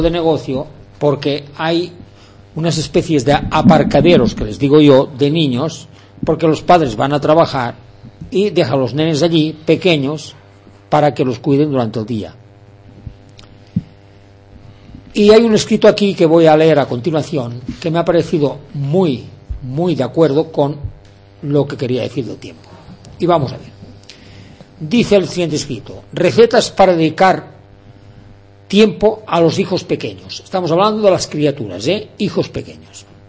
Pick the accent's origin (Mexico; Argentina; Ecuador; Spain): Spain; Aragon; como aragonés que soy, pues ya sabéis que somos tozudos.